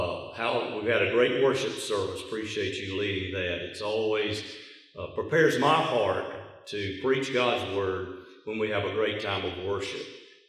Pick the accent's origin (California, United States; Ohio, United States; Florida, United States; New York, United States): Florida, United States; Madison; I grew up in a town very similar to Ashburn. I'm from Madison, Florida, which is about the size of Ashburn.